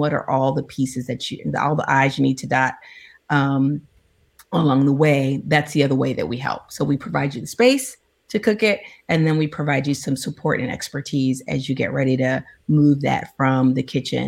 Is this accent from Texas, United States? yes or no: yes; Texas, United States; I grew up, I'm from Texas, and food is a big thing in our family.